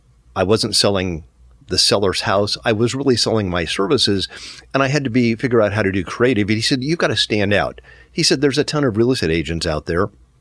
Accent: Wyoming, United States; I grew up in Wyoming and a variety of different places and joined the military right out of high school.

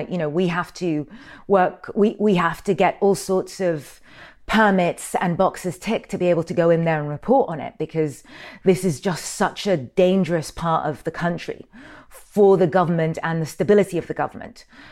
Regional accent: Sudan; I'm from Sudan.

